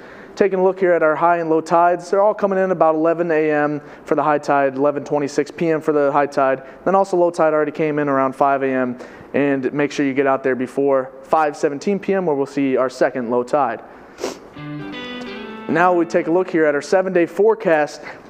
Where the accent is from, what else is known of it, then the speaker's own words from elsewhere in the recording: Chicago, Illinois, United States; JP, I'm from Chicago, so I'm taking the Bears to skin the Lions 24-23.